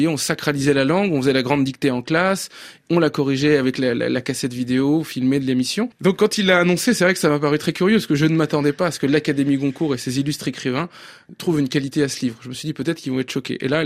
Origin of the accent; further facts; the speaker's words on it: Nantes, Pays de la Loire, France; je suis issu de la banlieue de Nantes. C'est l'enfance dans laquelle j'ai grandi, les sans-papiers. On était une famille sans-papiers, nous aussi. On a eu nos papiers ensuite, puis on est devenus français.